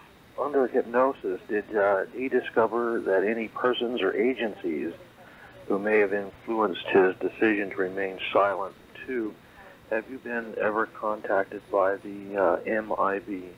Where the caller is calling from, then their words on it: Yucaipa, California, United States; Ucaipa, California, by San Bernardino.